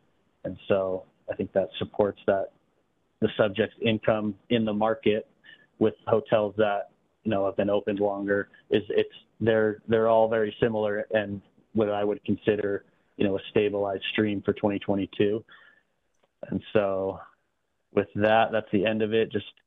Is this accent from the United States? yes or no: yes; Utah, United States; No, I said I'm from Utah, and that's where I started my real estate career.